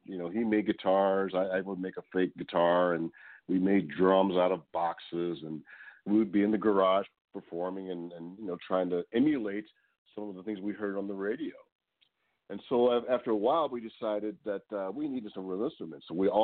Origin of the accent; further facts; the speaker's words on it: Portland, Oregon, United States; Growing up in Portland, kind of an isolated area up there, radio stations predominantly played, rock and the pop stuff.